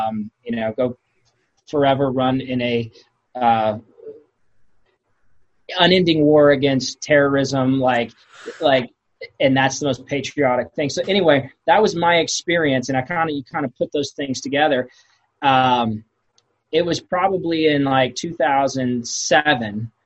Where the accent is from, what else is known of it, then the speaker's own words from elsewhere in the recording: Texas, United States; I mean, I'm from Texas. So pretty much everybody like that grew up in Texas is for the like the majority